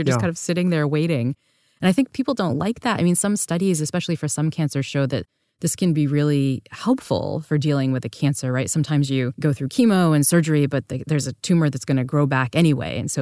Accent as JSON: {"language": "English", "country": "United States", "said": "As you know, I'm an American. On behalf of my fellow Americans"}